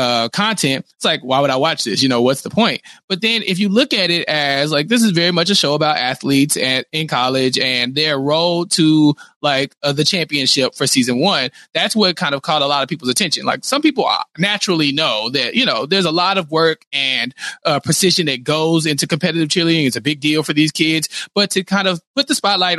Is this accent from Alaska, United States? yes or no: no; Texas, United States; I'm from Texas. So I've heard it both ways.